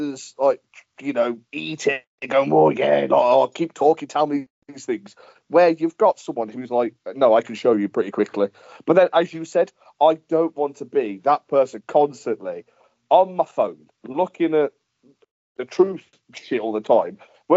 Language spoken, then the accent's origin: English; Birmingham, West Midlands, United Kingdom; I'm from Birmingham and I'm smart.